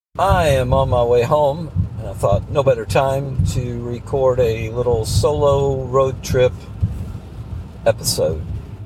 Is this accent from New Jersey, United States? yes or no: no; Kentucky, United States; Myself, I grew up in Macquarie County. Happens to be the youngest county in the state.